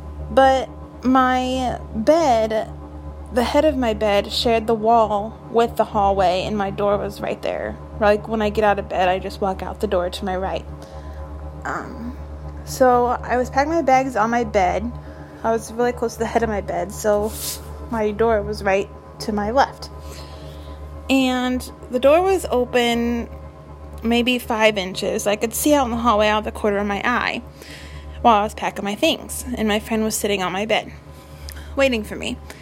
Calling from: Galesburg, Illinois, United States; I'm from Galesburg, Illinois.

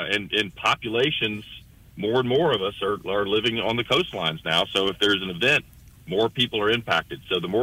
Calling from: Houston, Texas, United States; I'm calling you from Houston, Texas.

